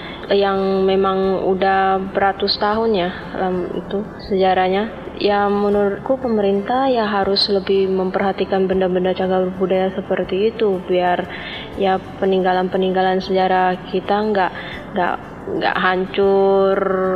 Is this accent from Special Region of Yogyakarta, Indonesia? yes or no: no; Riau, Indonesia; Dan di tempat-tempat asalku seperti di Riau itu jarang bisa ditemui kelenteng-kelenteng seperti itu